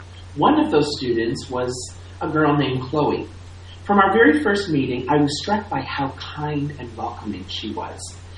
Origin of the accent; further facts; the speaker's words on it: Mie, Japan; born there; English is a second language; now in Ibaraki, Japan; I was born in the Kansai region of Japan in Mie Prefecture and moved here to Ibaraki 4 years ago with my work as an assistant professor and a researcher.